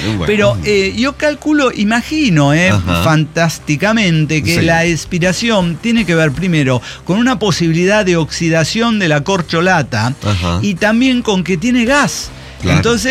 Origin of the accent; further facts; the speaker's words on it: Mexico; now in United States; Es que soy mexicano, o sea, ¿qué me queda?